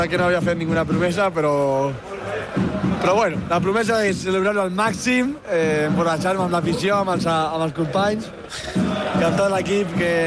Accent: Badalona, Catalonia, Spain; No, sóc de Badalona, però bueno.

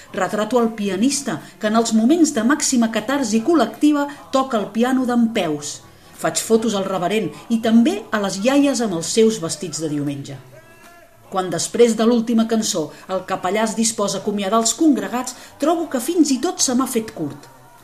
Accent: Barcelona, Catalonia, Spain; now in United States; Els diu que vinc de Barcelona, que estic fent un viatge per la ruta

